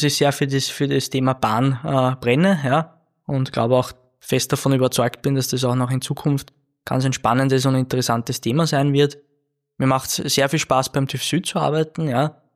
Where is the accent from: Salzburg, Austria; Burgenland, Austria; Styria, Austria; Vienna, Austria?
Vienna, Austria; Also alleine das zeigt schon, dass man auch als Wiener sehr für die Steiermark blühen kann.